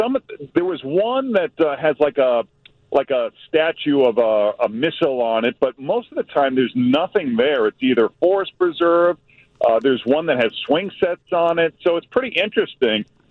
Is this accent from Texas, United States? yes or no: no; Lynn, Massachusetts, United States; Next week I return to my hometown of Lynn, Massachusetts, which is next to Salem.